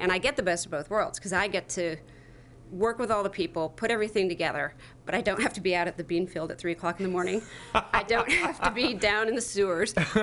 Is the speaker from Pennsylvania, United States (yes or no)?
yes; Pennsylvania, United States; now in North Carolina, United States; Pennsylvania